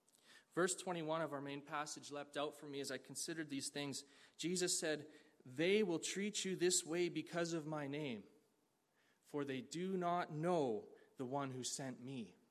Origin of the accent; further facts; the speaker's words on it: Canada; Here in Canada, quite the opposite is true. See, being Canadian, having our citizenship is very good in so many ways.